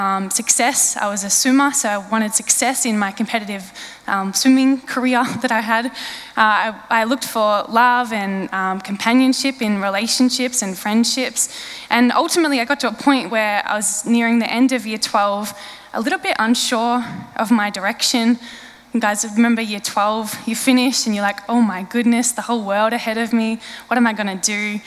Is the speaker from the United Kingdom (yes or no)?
no; Swan Hill, Victoria, Australia; when I turned 16, was when I moved from my hometown in country Victoria, Swan Hill, to a boarding school in Melbourne.